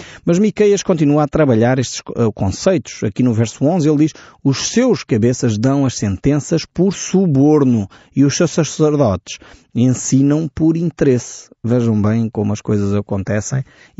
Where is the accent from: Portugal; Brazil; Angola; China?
Portugal; porque eu sou português, conheço a nossa nação, identifico-me com os nossos valores